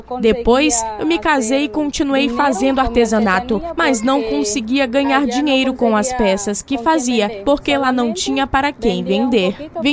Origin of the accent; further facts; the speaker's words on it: Maturín, Monagas, Venezuela; now in Brazil; sou de Maturim, de um lugar chamado Boca de Tigre.